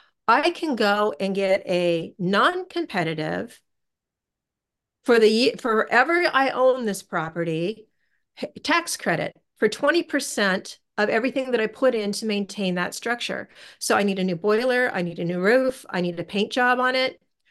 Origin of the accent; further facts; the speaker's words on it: Seward, Alaska, United States; I'm from Seward.